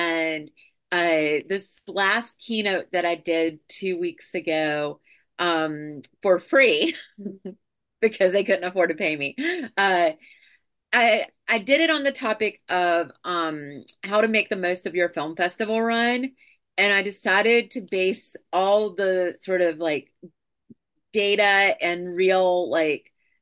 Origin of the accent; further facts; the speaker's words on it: North Carolina, United States; but I'm from North Carolina, so they're basically paying for me to go home and see my dad.